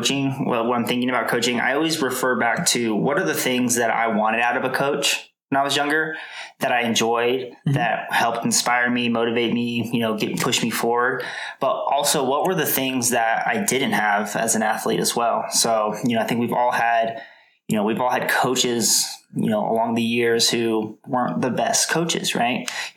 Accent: Denver, North Carolina, United States; also born or lived in Ithaca, New York; So I am from Ithaca, New York. I was born in Ithaca, New York. My parents were military, so we moved to North Carolina when I was very young.

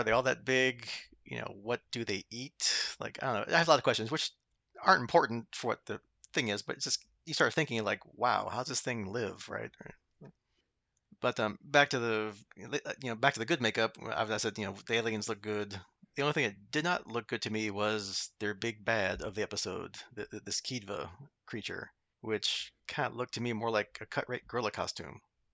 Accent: United States; Being American, I had no clue what that was

